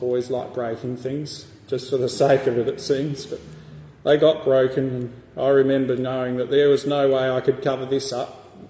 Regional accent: Victor Harbor, South Australia, Australia; born there; now in Tasmania, Australia; I was born in South Australia in a town called Victor Harbour, which is about 2 hours south of Adelaide. So my parents were Christian parents. My mum's family were believers.

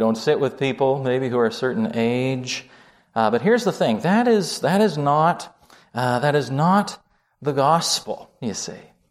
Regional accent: Canada; also born or lived in New Zealand; Growing up in Canada

